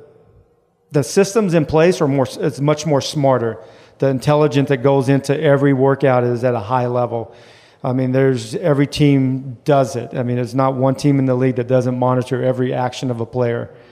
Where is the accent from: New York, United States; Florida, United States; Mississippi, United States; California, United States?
California, United States; Lathrop; Lathrop, Manteca is about 90 miles north of Fresno.